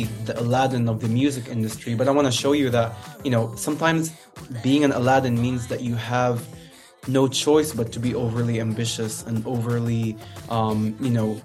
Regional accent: Libya; English is a second language; Sadly, a lot of it comes from my home country because of the way I sing, and my type of lyrics are very conversational. And I guess people are not used to hearing the Libyan dialect sung in a modern way

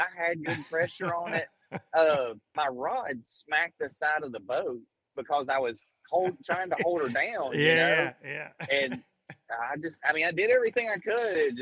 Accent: Alabama, United States; I grew up on the Coosa River. Like, I've fished grass. I love Gunnersville, you know, stuff like that.

